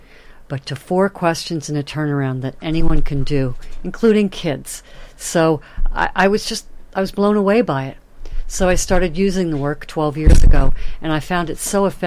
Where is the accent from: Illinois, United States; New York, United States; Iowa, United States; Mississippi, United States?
Iowa, United States; Fairfield; I'm a facilitator here in my hometown